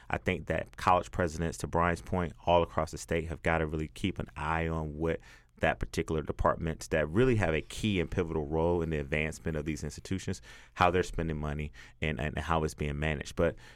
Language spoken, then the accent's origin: English; Athens, Georgia, United States; I'm a Georgia Bulldog fan too, grew up in Athens, spent probably a lot of my time as a young kid growing up in Athens on the campus of UGA.